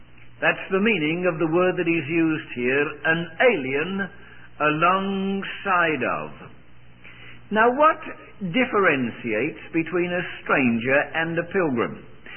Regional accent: United Kingdom; born there; My habits are different from yours because I was born in Britain, and that's the strange way that they eat over there.

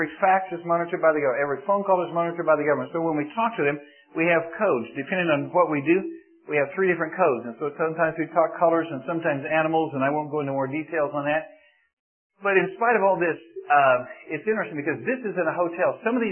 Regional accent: United States; I'm an American, and I look him right in the eye

